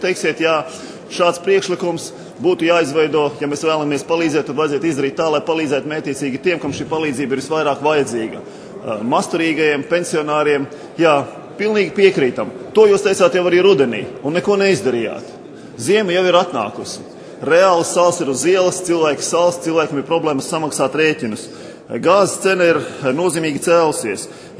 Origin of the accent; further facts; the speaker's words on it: Jekabpils, Selonia, Latvia; born there; Vakar prezidents ciemojās Jēkpilī, manā dzimtajā pilsētā